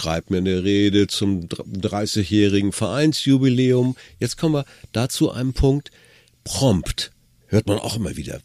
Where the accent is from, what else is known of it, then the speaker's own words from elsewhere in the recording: Northern Germany, Germany; Schnacken sagt man in Norddeutschland. Ich bin Norddeutscher, hören manche ja raus.